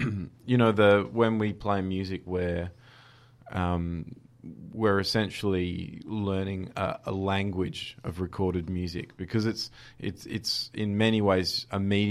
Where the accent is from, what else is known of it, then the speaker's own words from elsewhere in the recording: Australia; they have a quality which is really ingrained in the way that we view the world as Australian.